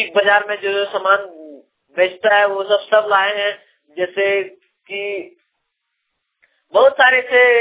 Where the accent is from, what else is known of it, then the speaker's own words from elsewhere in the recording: Jamtara, Jharkhand, India; प्रखंड डिस्ट्रिक्ट जामताड़ा के रहने वाला हूँ जी।